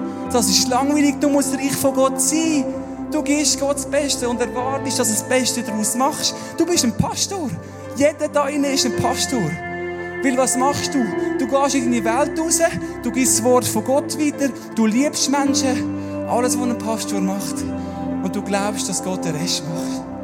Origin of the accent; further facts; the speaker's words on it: Würenlos, Aargau, Switzerland; Ich bin aufgewachsen in Würenlos.